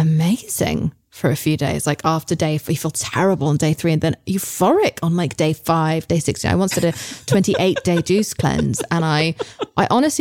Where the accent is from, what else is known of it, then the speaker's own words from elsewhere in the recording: England, United Kingdom; I love a swear word. I'm English.